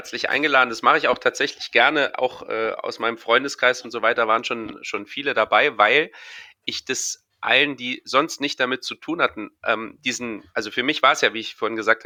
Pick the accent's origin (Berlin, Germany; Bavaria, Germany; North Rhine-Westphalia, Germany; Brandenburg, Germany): Berlin, Germany; glücklicherweise für mich als Berliner